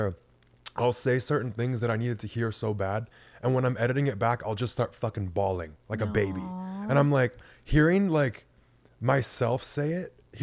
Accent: Pensacola, Florida, United States; Well, every time I say I'm from Florida, people are like, oh, Miami. I'm like, mm-mm.

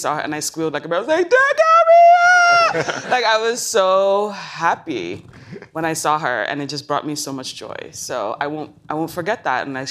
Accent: Lagos, Nigeria; born there; I was born in Lagos, Nigeria. And it's a crazy, chaotic, beautiful piece of heaven. I love Lagos, still go to Lagos.

